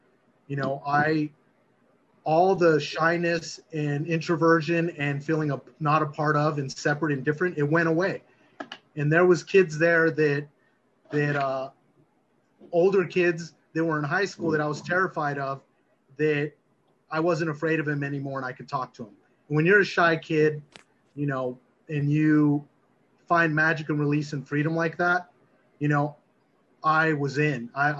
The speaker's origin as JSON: {"language": "English", "town": "Los Angeles", "region": "California", "country": "United States", "tie": "born or raised there", "said": "I was born in Los Angeles. My parents were actually born in Los Angeles. And so I've grown up"}